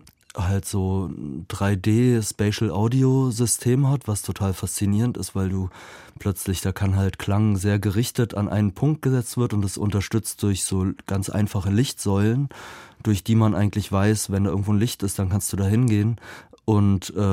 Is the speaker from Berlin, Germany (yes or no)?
yes; Berlin, Germany; Ich bin 79 geboren und in Schöneberg aufgewachsen und deswegen natürlich auch in so einer alternativen Bubble.